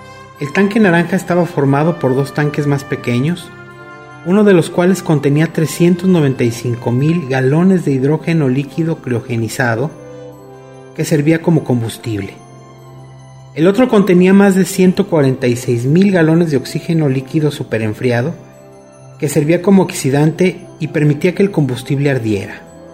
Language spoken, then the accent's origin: Spanish; Stockton, California, United States; proveniente de mi pueblo natal de Stockton, California